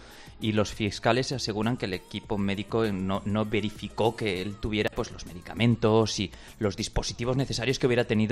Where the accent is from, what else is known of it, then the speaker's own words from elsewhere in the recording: Valencia, Valencian Community, Spain; con que sea de Valencia, yo ya tengo suficiente.